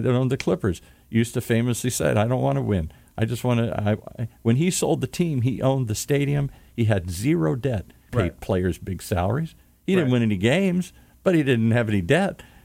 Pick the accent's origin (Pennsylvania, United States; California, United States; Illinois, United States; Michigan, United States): Michigan, United States; Detroit; And I grew up in Detroit, which had the Detroit Lions